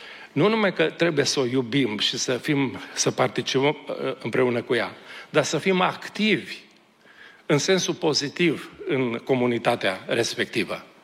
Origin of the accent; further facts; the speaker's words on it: Romania; E bine, dar noi suntem români, de politică se ocupă politicienii